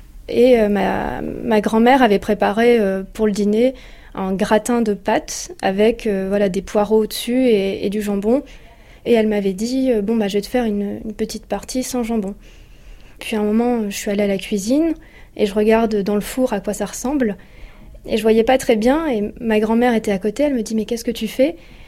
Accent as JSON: {"language": "French", "region": "Hauts-de-France", "country": "France", "said": "je viens du Nord, du Pas-de-Calais, et en fait, dans la famille, on a quand même une cuisine qui tourne énormément autour de la viande."}